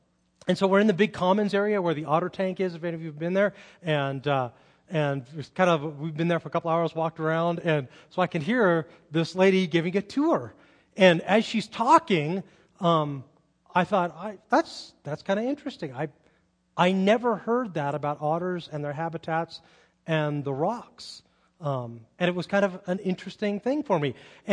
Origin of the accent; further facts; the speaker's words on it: Carmel, California, United States; When I grew up in the Monterey Bay area and Carmel, and went to Carmel High and went away to school in Phoenix and then moved back, and I worked in a church for 10 years in Monterey.